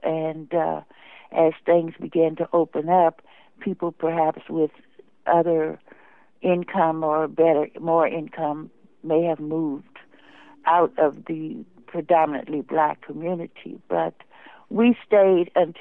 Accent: Chicago, Illinois, United States; born there; Well, our family is from Chicago. I was born in Chicago as well as my sister, and our parents were Chicagoans

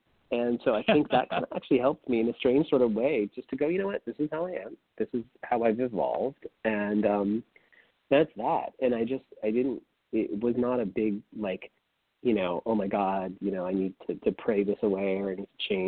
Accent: San Francisco, California, United States; growing up in San Francisco was probably one of the best things that I could have hoped for. You know, San Francisco is such an accepting place, and there's a space there literally for everybody

